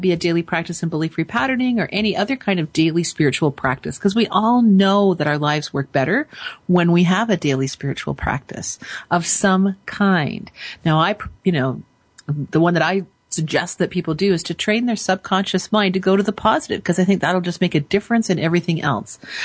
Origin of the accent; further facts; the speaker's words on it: Canada; Please know that I'm from Canada